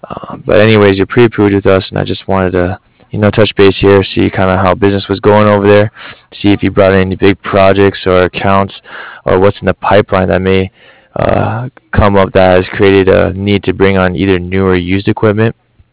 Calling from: Cardiff, Wales, United Kingdom; I'm calling here from Cardiff.

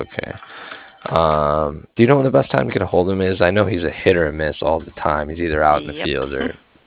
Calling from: Cardiff, Wales, United Kingdom; And I'm calling from Cardiff.

